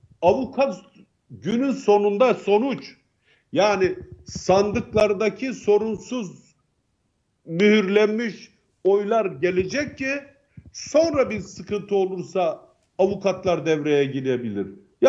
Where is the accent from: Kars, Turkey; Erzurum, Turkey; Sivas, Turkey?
Kars, Turkey; Atıyorum işte yani kendi memleketimden söyleyeyim. Kars'taki seçim kurulu hakimi siyasi partilerde oluşacak kurulda ya ben falan partinin yöneticini kabul etmiyorum diyebilir.